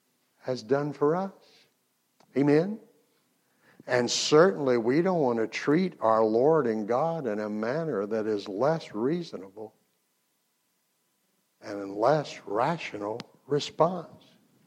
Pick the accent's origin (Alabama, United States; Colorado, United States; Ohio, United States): Alabama, United States; Mobile; But when I came back to Mobile, do you know who was teaching a ladies' conference in my hometown?